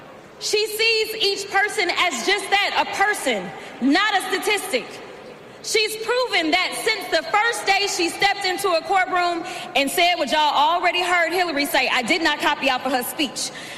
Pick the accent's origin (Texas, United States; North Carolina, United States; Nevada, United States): Texas, United States; And y'all know I come from Texas.